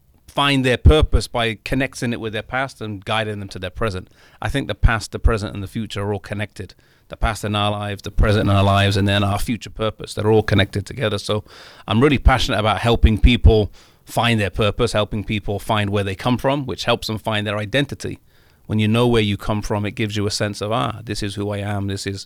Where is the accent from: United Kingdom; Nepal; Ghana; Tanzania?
United Kingdom; England; also born or lived in United States; I am from England. As you mentioned, the accent, though it's not the strongest English accent, as a few people do let me know. I lived in America for about 10 years on and off. I studied here, then I worked here. But I live in England.